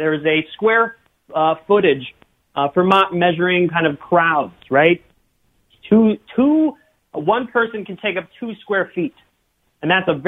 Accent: Westlake, Ohio, United States; I'm from Westlake.

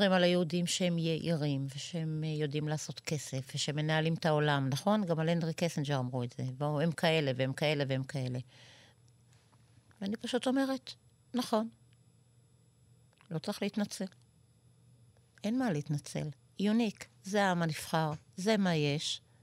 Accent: Ma'alot, Northern District, Israel; זה עוטף ישראל, אני באה ממעלות, אנחנו עוטף צפון.

